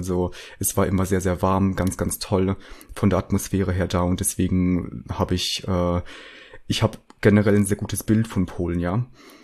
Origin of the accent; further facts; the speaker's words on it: Rhineland-Palatinate, Germany; now in Berlin, Germany; Ach so, und also jetzt bin ich gerade in der Pfalz, wo ich aufgewachsen bin, 14 Jahre lang. Und ich wohne aber eigentlich gerade fest in Berlin. Und da studiere ich auch.